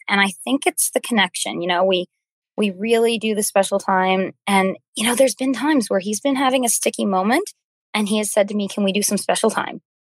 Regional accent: Nova Scotia, Canada; I'm from Cape Breton, which is an island in Nova Scotia, Canada.

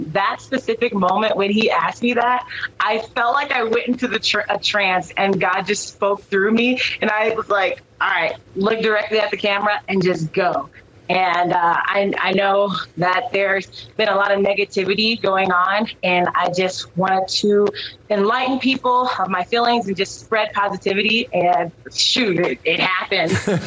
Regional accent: Texas, United States; I was born here. Like, my dad's an immigrant. He came from Ghana. Mm-hmm. It's where he met my mom. I grew up in Texas. It's the only place that I know

